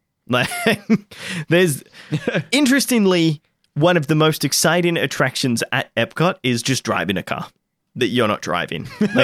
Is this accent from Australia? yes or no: yes; Australia; I'm like, I'm Australian. How will I get that thing back?